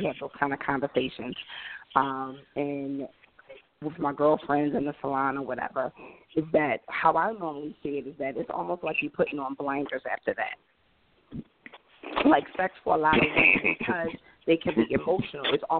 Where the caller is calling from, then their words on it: Raleigh, North Carolina, United States; Yes, this is … I'm from Raleigh.